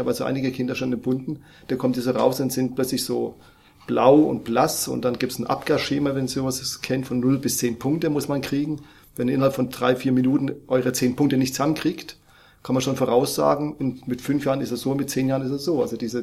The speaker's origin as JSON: {"language": "German", "town": "Schweinfurt", "region": "Bavaria", "country": "Germany", "said": "weil ich komme aus Schweinfurt."}